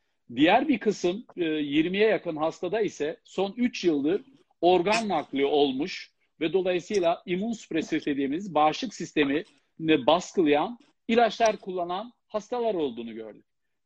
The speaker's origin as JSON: {"language": "Turkish", "region": "Gaziantep", "country": "Turkey", "said": "Ben Antepliyim, anne tarafında da Maraşlıyım ve dolayısıyla bizim o bölgede mayın eşeği diye bir tabir kullanılır."}